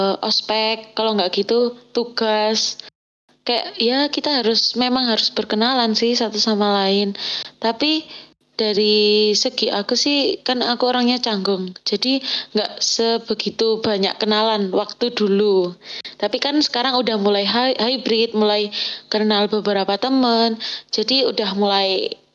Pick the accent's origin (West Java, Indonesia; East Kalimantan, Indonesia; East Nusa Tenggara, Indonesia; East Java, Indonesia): East Java, Indonesia; Malang; Kalau dari aku sih, kan aku asli Malang